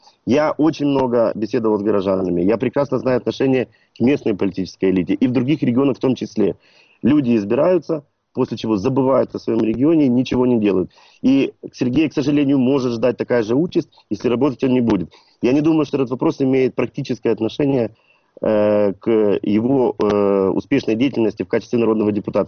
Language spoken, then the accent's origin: Russian; Kyiv, Ukraine; Я в Киеве, я киевлянин.